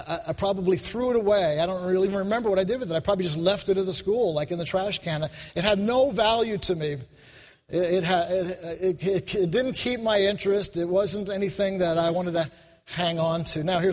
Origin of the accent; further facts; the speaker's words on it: New York, United States; also born or lived in Texas; and I grew up in New York, so I didn't even hardly know what a horse was, let alone how to, wrangling.